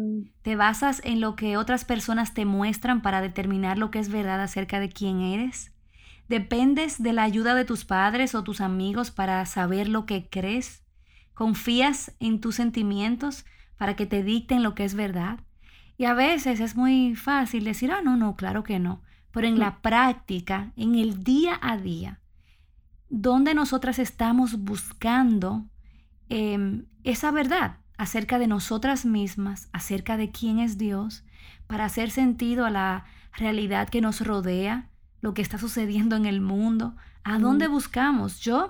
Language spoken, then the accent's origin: Spanish; Dominican Republic; somos dominicanos